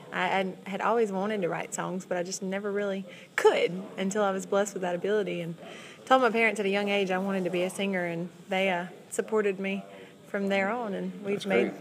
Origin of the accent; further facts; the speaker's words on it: Red Lick, Mississippi, United States; I'm from Red Lick, where nobody knows where that is, but it's a small place in Mississippi near Natchez.